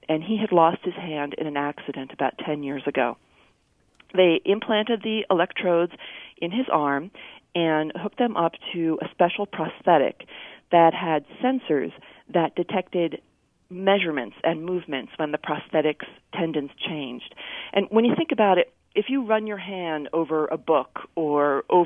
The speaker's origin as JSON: {"language": "English", "region": "New Jersey", "country": "United States", "tie": "born or raised there", "said": "all I could think about was how unpleasant it was growing up on the Jersey Shore and getting sand in my swimsuit."}